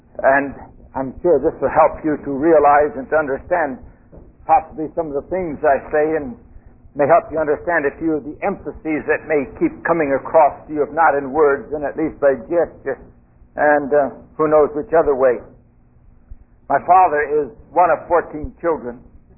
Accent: California, United States; also born or lived in Minnesota; I was born in Minnesota, grew up in California

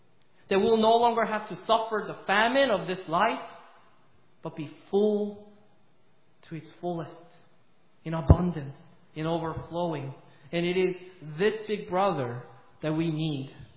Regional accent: South Korea; I grew up in Korea. We lived in a little area where we had not a good neighborhood, let me put it that way.

